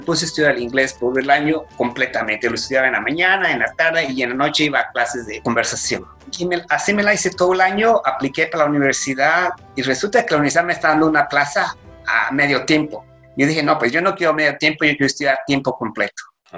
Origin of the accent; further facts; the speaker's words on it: Guatemala; moved away; Yo salí de Guatemala en el año 1983, cuando estábamos en el pico del conflicto armado en Guatemala.